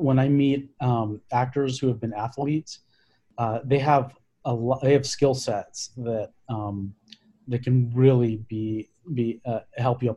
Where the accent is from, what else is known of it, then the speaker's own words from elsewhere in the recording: Texas, United States; So I grew up in the Preston Hollow area on Wagoner Drive, and I went to Preston Hollow Elementary School.